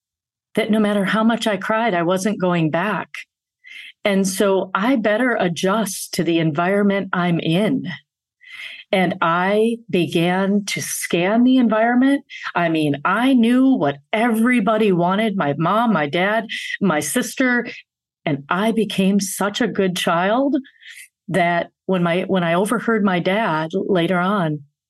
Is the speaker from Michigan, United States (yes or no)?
yes; Grand Blanc, Michigan, United States; my parents are immigrants from India. And in 1965, they came here to build a life. I grew up in Grand Blanc, Michigan, and I'm the middle daughter of three.